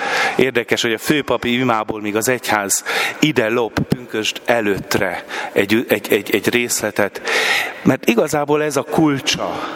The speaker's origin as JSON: {"language": "Hungarian", "country": "Hungary", "lives_now": "Switzerland", "said": "itt Svájcban nem csak azért, mert minden missziónak nehéz, hanem mert mi magyarok is vagyunk"}